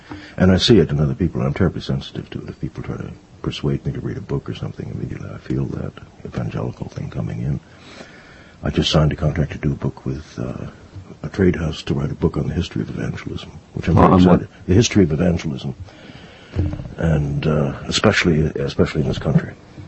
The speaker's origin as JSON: {"language": "English", "town": "Rye", "region": "New York", "country": "United States", "tie": "born or raised there", "said": "Yeah. Grew up in Rye, and then went to boarding school up in Maine, small school."}